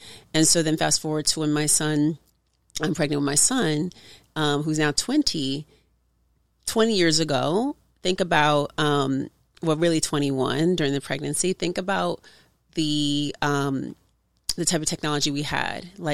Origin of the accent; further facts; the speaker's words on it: Oakland, California, United States; Well, I'm from Oakland, California